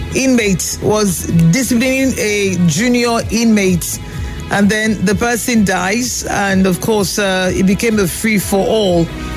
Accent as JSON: {"language": "English", "country": "Nigeria", "said": "we're Nigerian for Port Harcourt."}